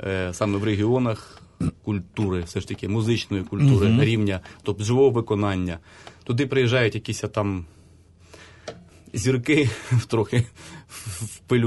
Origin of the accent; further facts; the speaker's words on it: Zaporizhzhia, Zaporizhzhia Oblast, Ukraine; я засинав під народний спів, прокидався під щось таке теж подібне, на Бабіннику. Ага. Звучали такі пісні в місті Запоріжжя.